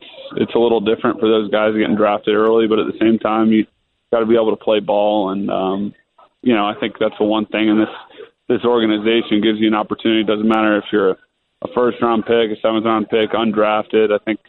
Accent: Orlando, Florida, United States; But, you know, for me, it was pretty cool because I'm from Orlando, and that was the first time I think they were playing it in Orlando. So it would have been cool to play in front of my folks

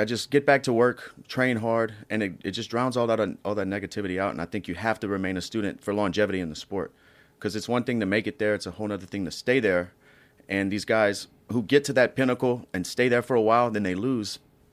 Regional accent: Louisiana, United States; So I have a personal gym in Louisiana, and a bunch of my buddies that I grew up with fighting in Louisiana have gyms as well.

